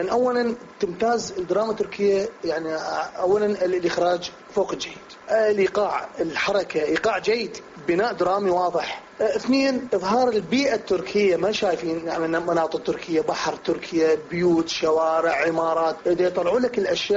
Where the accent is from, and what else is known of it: Iraq